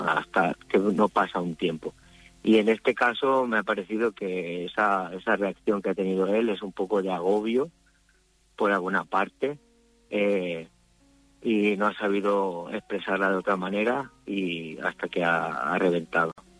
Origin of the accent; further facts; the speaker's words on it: Puig, Valencian Community, Spain; de Valencia, de un pueblo que se llama Puig, y estoy ahora aparcado en Tarancón.